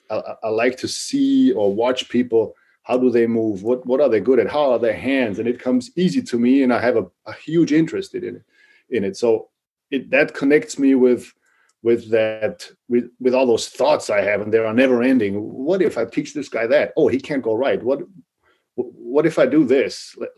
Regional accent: Austria; So I combined it with going back to my home country, back to Austria

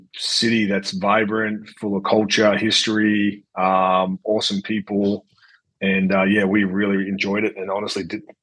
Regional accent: Australia; also born or lived in United States; early on, I got an Irish passport when I was growing up in Australia, and that led to an opportunity when I was in college in the States.

